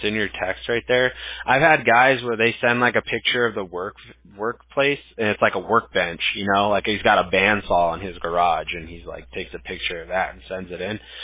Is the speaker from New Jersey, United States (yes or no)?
no; Huntington Beach, California, United States; now in Newport Beach, United States; But yeah, I live in Newport now. I'm a Huntington Beach native myself, so I grew up in Huntington Beach.